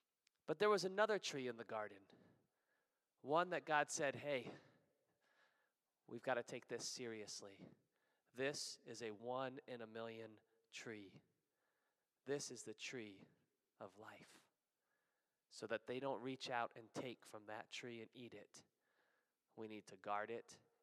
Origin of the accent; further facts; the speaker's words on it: Alaska, United States; I grew up in Alaska, and there are a million trees for a child to get lost in.